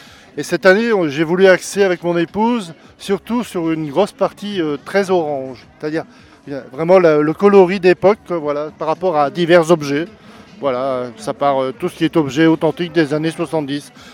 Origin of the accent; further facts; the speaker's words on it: Dunkirk, Hauts-de-France, France; on vient d'assez loin hein, parce qu'on vient de Dunkerque, donc à peu près 600 km